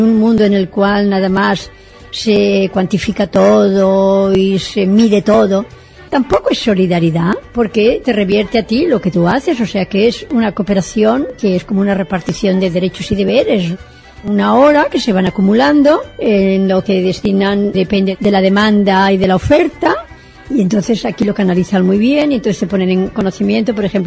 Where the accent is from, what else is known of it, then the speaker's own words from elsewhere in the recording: Barcelona, Catalonia, Spain; Me considero catalana, he vivido siempre en Barcelona.